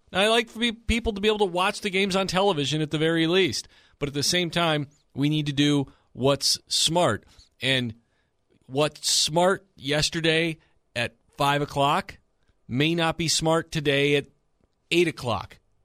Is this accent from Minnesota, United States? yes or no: no; Chicago, Illinois, United States; I grew up in Chicago. I've lived through snowstorms and being snowed in.